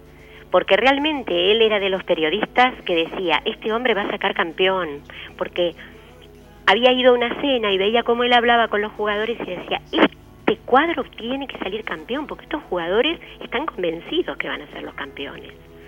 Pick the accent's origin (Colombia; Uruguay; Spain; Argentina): Uruguay; also born or lived in Caracas, Venezuela; Yo soy uruguaya, pero nací en Caracas.